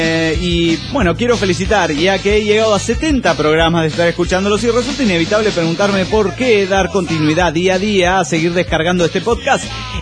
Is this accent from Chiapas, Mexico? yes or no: no; Morelia, Michoacán, Mexico; de Morelia, Michoacán.